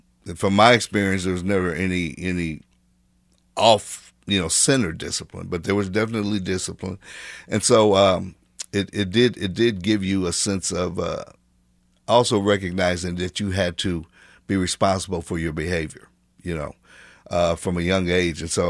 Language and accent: English; Kansas City, Missouri, United States; Originally, youngest memories, so to speak, were in growing up in Wayne Minor. At that time, it was called Wayne Minor Projects, or T.B. Watkins.